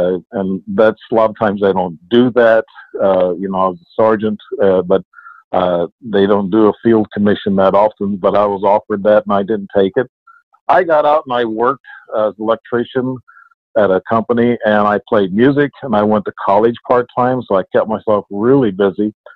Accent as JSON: {"language": "English", "region": "Illinois", "country": "United States", "tie": "born or raised there", "said": "I was born and raised here in Southern Illinois, and this is where most of my events happened."}